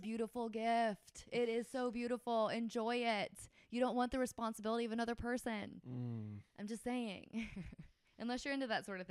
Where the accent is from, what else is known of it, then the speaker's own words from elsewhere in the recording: Georgia, United States; I'm from Georgia too. So we do everything way too fast anyway.